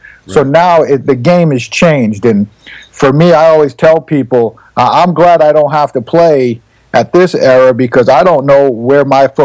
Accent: Inwood, New York, United States; The best part of when I grew up in Inwood, New York, I played at Lawrence High School, the same high school that my dad played with and played with my high school coach.

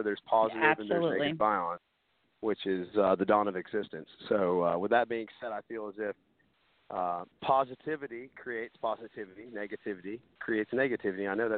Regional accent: Tennessee, United States; I am actually from the Great Smoky Mountains of East Tennessee

